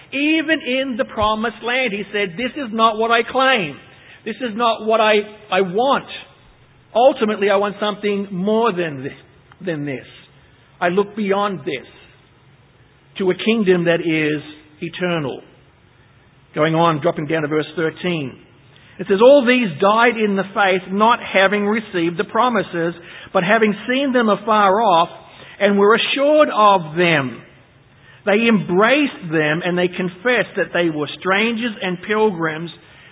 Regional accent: Australia; moved away as an adult; You know I'm Australian.

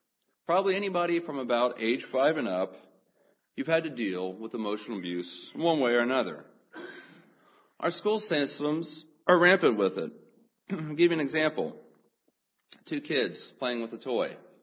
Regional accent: Scotland, United Kingdom; Of course, being a Scot, being an engineer, identified with that. My people are Scottish.

